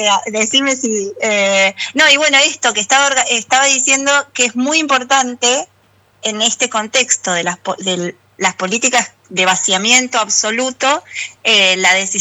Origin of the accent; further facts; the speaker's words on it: Necochea, Buenos Aires Province, Argentina; Yo soy de Necochea, vivo en la ciudad de Necochea, provincia de Buenos Aires.